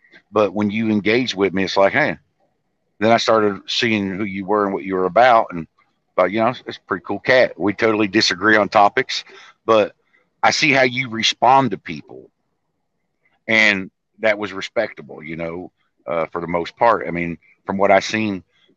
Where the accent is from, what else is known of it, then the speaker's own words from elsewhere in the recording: United States; I'm an American. I want to get along with other Americans.